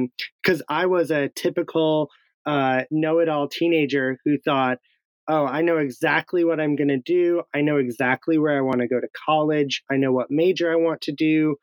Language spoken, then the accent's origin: English; Wisconsin, United States; because in my school, growing up in Wisconsin, we didn't talk about personal finance.